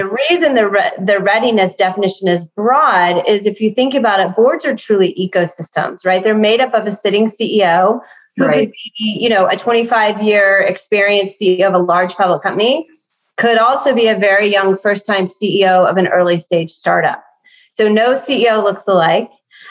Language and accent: English; Texas, United States; also born or lived in New Orleans; And I was born in New Orleans. I was raised in Texas and I've worked my whole life.